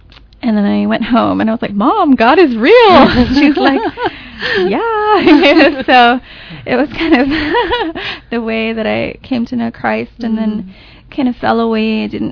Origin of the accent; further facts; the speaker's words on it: Hawaii, United States; I grew up on the North Shore of Oahu, and I say North Shore because they pretty much lived from Mokulea out to Laie, so pretty much the spectrum of the North Shore. I've moved all over, up and down that coast.